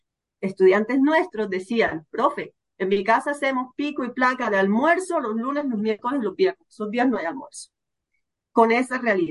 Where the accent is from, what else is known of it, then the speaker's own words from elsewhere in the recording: Cartagena, Bolívar, Colombia; cuando lo conocí hace 8 años que me vine a vivir de vuelta a mi tierra